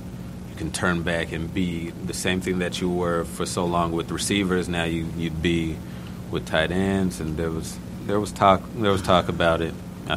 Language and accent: English; Los Angeles, California, United States; growing up in Los Angeles, the Raiders, at the time I was there, that was the team you wanted to be associated with.